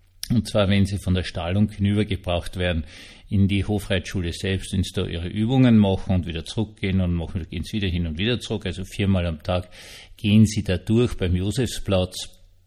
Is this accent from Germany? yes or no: no; Vienna, Austria; Ich bin ja Wiener, das wissen Sie. Ich bin nicht nur irgendwie Wiener, ich bin 300 Jahre Wiener. Also meine Vorfahren sind mit Prinz Eugen nach Wien gekommen.